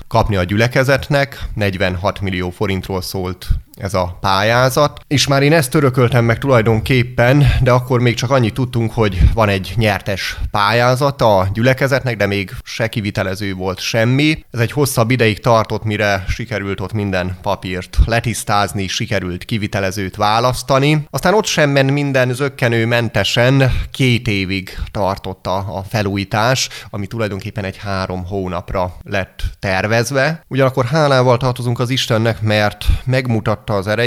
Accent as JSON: {"language": "Hungarian", "town": "Nyíregyháza", "region": "Szabolcs-Szatmár-Bereg", "country": "Hungary", "said": "Én nem vagyok ugyan mérki, tőzsgyökeres mérki, hiszen nyíregyházi származású vagyok"}